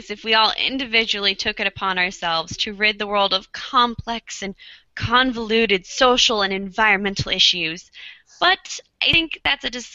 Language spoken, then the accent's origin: English; California, United States; Speaking as a Californian, many of us are already trying these water-saving techniques.